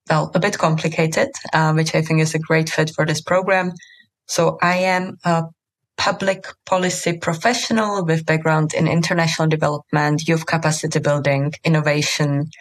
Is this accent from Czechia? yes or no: yes; Czechia; English is a second language; also born or lived in Bosnia and Herzegovina / Lebanon; I come from Czech Republic. But I have had the privilege of living and working in a couple of what you might call post-conflict countries, such as Bosnia and Herzegovina and Lebanon